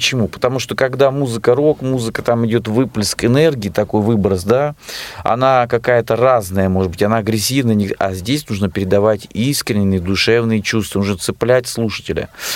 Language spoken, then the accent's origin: Russian; Rostov-on-Don, Rostov Oblast, Russia; вот, ты знаешь, говорят, Ростов-на-Дону, я же из Ростова-на-Дону, вот, джазовый город.